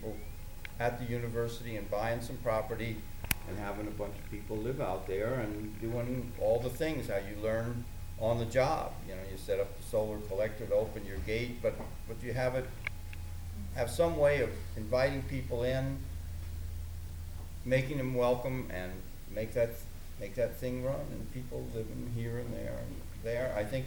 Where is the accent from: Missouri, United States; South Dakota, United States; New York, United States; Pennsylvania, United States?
New York, United States; maybe more people from the Midwest, although I'm from New York.